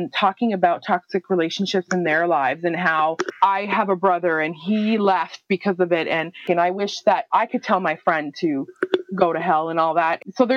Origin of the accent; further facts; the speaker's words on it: Canada; I'm Canadian. I'm very proud of where I live, part of my identity. But also in Canada here, we're kind of oversaturated by American media